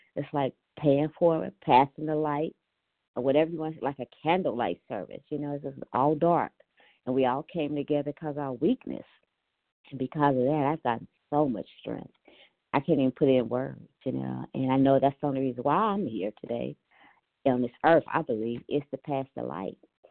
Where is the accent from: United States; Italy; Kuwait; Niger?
United States; Ohio; Hi, good morning. I'm from Ohio. Good morning, all.